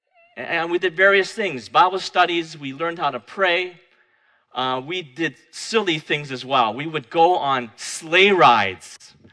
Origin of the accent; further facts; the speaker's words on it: Vancouver, British Columbia, Canada; moved away as an adult; now in Winnipeg, Canada; It wasn't until I moved away to Winnipeg from Vancouver to study architecture that someone first took the opportunity to invite me to go to church with them.